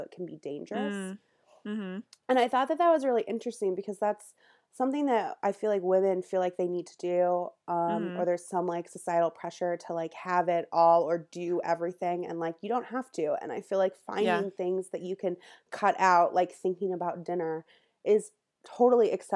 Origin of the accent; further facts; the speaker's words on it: San Diego, California, United States; 'cause I grew up in San Diego and I don't have a lot of experience with winter, even though I've lived here since 2009.